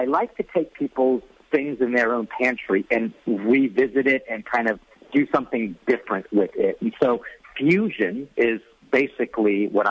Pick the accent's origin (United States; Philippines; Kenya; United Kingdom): Philippines; I can't wait for karaoke night, being Filipino.